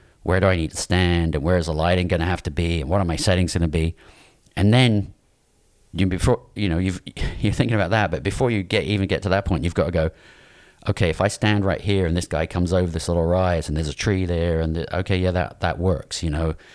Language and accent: English; England, United Kingdom; I grew up in England